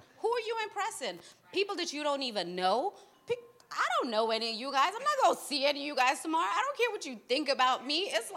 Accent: Guyana; I'm from Guyana, so, I mean, like, we doing the wine and stuff, and we doing the Dutty wine and everything.

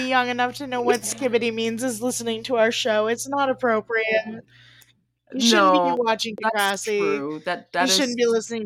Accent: Midwest, United States; And I get throwing shade at Ohio as a Midwesterner.

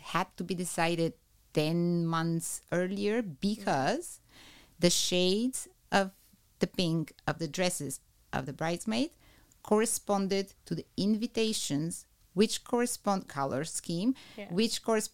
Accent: Bulgaria; now in Netherlands; I am from Bulgaria.

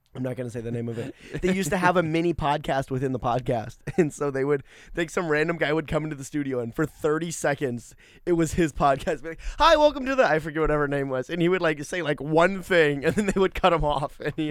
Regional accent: Indiana, United States; I grew up without canes in Indiana.

